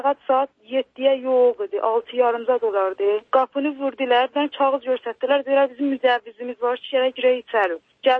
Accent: Iran; Xo, vəxt ki, mən türkəm, türkü danışaram. Lüzum yoxdur ki, alay türkünə mən farsı danışmadım.

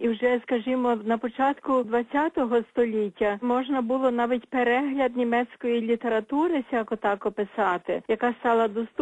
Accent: Brodyna, Chernivtsi Oblast, Ukraine; І ця «Бродина» – то є моє рідне село в Карпатах.

